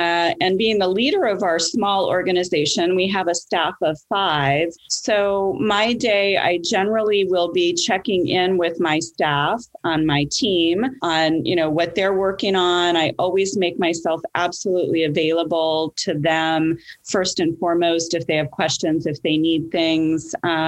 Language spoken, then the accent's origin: English; California, United States; also born or lived in Los Angeles / Chicago / New York City; now in Ithaca, United States; Okay, well, I am from California. I grew up in the Bay Area. I lived in Los Angeles and Chicago and New York City. And I came to Ithaca in 2001.